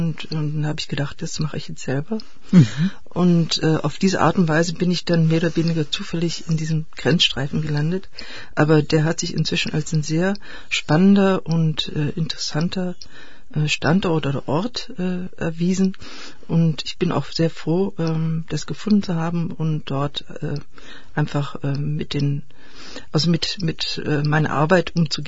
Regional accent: Eisfeld, Thuringia, Germany; Ich komme aus dem Eisfeld. Ich habe dort eine Baumschule in dem ehemaligen 3-Kilometer-Streifen der DDR

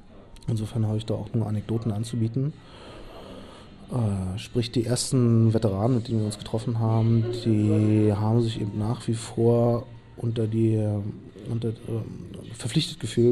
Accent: Berlin, Germany; born there; Und zwar bin ich selber in Berlin geboren, auf der östlichen Seite der Mauer

